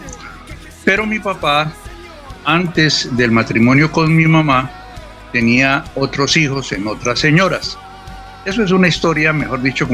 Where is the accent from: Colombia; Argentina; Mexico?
Colombia; Bogotá; born there; Yo soy nacido en Bogotá en el año de 1950 … Fui el hijo mayor del matrimonio de ellos.